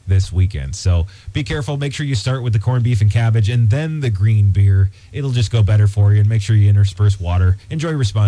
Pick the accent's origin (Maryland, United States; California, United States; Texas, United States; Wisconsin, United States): Wisconsin, United States; Minocqua; born there; I mean, there's Irish DNA in the family, but I don't consider myself Irish. I was born in Minocqua.